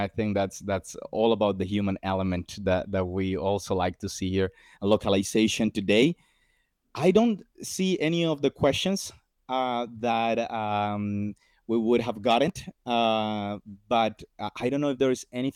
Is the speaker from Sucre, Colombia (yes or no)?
yes; Sincelejo, Sucre, Colombia; my hometown, Sincelejo, a very small town in the coastal region of Colombia